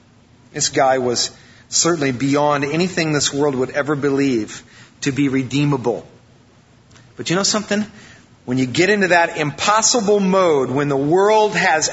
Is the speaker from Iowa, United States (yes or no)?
yes; Iowa, United States; Now, I'm from Iowa.